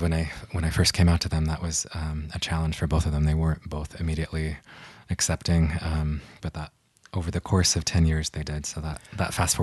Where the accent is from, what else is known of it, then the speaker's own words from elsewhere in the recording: Rexburg, Idaho, United States; So I grew up in Rexburg, Idaho, the goodly land of Mormondom, which is way more Mormon than lots of parts of Utah